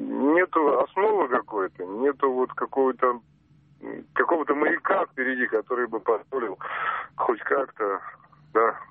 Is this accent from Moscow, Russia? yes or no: yes; Moscow, Russia; я из Москвы.